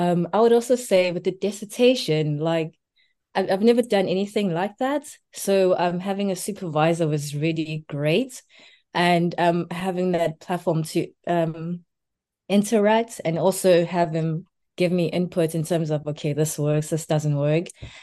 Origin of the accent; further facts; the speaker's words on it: Durban, KwaZulu-Natal, South Africa; moved away as an adult; now in United Kingdom; I am from Durban, South Africa. I came to the UK to study my master's in film studies on the Chevening Scholarship.